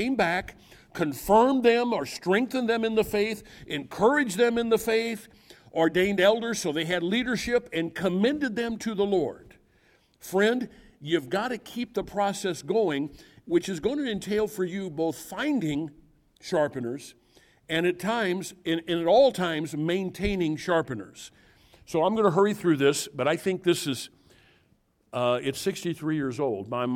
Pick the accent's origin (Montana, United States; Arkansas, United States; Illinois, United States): Illinois, United States; Grafton; We're both from Illinois. We both have similar backgrounds. We both grew up on the Illinois River.